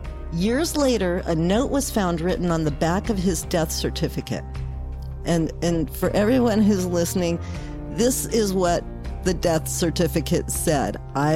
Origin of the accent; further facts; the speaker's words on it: Southwest, United States; we're from the Southwest. We're used to a lot of diversity and a lot of different people and a lot of different colors and a lot of different.